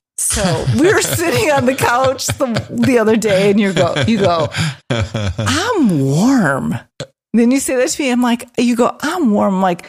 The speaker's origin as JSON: {"language": "English", "town": "Hammond", "region": "Indiana", "country": "United States", "said": "Okay, it was. But still, I was from Hammond."}